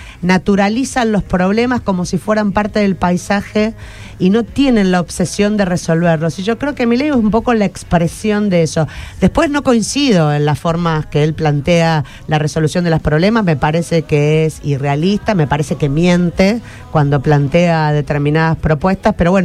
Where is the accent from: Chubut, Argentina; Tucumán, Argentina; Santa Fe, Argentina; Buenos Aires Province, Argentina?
Santa Fe, Argentina; Rosario; nosotros somos en realidad gente que vive en esta ciudad, que somos rosarinos, rosarinas que laburan 24-7